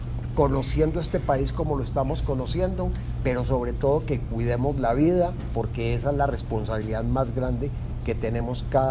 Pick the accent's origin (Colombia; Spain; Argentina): Colombia; no solamente como ministro, sino también como colombiano, las muertes.